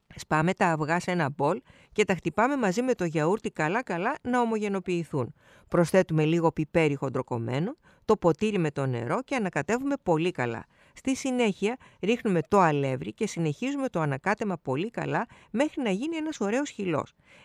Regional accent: Peloponnese, Greece; now in Athens, Greece; Εγώ την ξέρω από την πατρίδα μου την Αρκαδία.

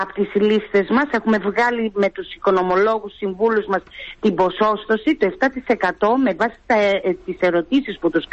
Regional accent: Trikala, Thessaly, Greece; Την χάνει να είμαι τρικαλινή και ξέρω ποιος είναι.

